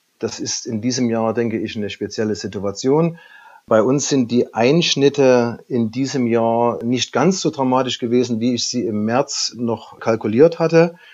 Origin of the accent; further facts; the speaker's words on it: Saxony, Germany; Gerade für mich als Sachse war es am Anfang nicht ganz einfach einzuschätzen